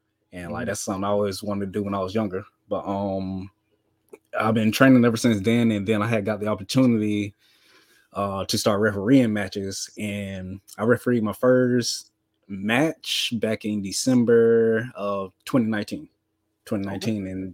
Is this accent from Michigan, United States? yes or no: no; Jacksonville, Florida, United States; I'm from Jacksonville, Florida, West Side. Best side.